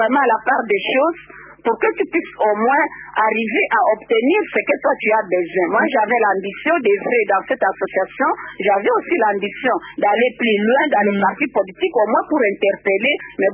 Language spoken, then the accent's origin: French; DR Congo; now in Belgium; Parce que si on est Congolais, peut-être nous aurons d'autres portes qui nous sont fermées.